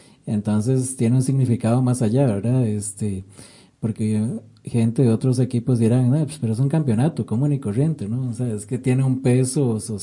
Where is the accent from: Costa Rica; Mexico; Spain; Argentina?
Costa Rica; Cartago; los que somos de Cartago, de la provincia